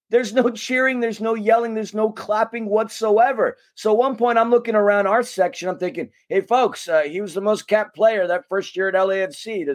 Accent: Queens, New York, United States; A small town they call Queens, New York. They're 10 minutes driving from Shea Stadium.

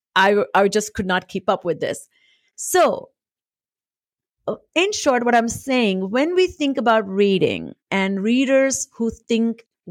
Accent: Mumbai, Maharashtra, India; first language Marathi; English is a second language; English is not my primary language, and I started my journey with Marathi, which is my mother tongue. Then Hindi is a second language in school. English was a third language.

